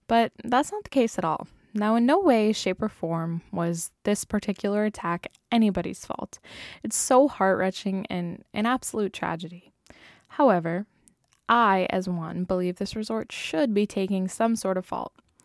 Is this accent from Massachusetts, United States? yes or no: yes; Massachusetts, United States; I'm from Massachusetts, so we have Cape Cod right there with a bunch of great white sharks and things like that.